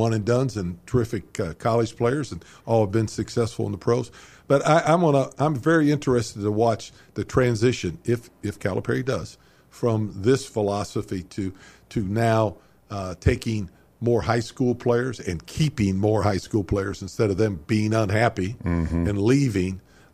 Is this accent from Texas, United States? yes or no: no; Dayton, Ohio, United States; Growing up in Dayton, Cincinnati with the Big O, Oscar Robertson, Jack Twyman, the two teams won back-to-back championships with Ed Jucker, without Oscar.